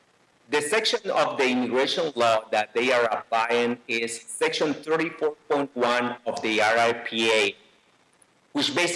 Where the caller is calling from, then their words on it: Langley, British Columbia, Canada; I am calling you from Walnut Grove Lutheran Church, where I have been in sanctuary since October last year.